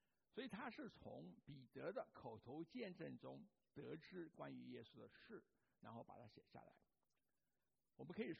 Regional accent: Taiwan; 那我就记得我小时候在台湾啊

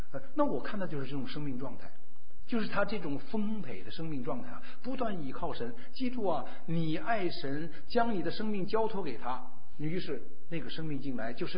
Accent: North China, China; now in New York, United States; 我是北方人，我特喜欢吃面食。

